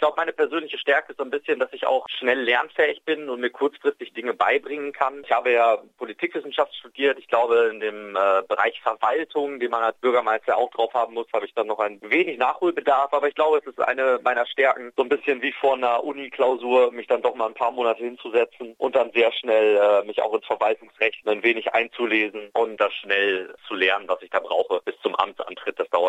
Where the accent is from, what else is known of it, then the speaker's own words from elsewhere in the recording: Esterfeld, Lower Saxony, Germany; Ich komme selber aus Esterfeld